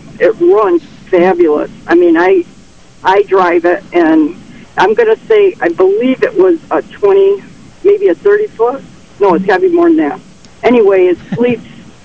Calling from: Batavia, New York, United States; calling from Batavia, New York.

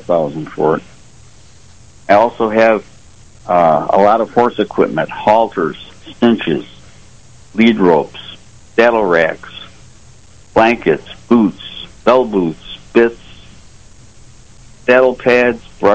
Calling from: Springville, United States; I'm calling from Springville.

